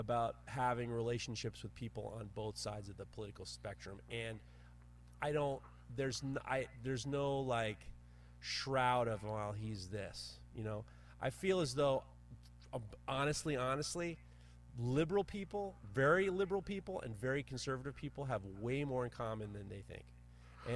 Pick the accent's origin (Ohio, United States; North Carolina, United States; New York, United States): New York, United States; it's not too hard to figure out where I'm Jewish guy from New York.